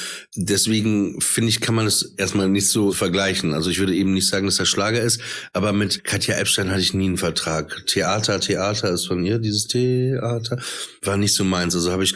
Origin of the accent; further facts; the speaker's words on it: Papenburg, Lower Saxony, Germany; St. Martin, das war bei uns in Papenburg im Emsheim, war so, weil ich wohnte relativ, also in der Innenstadt.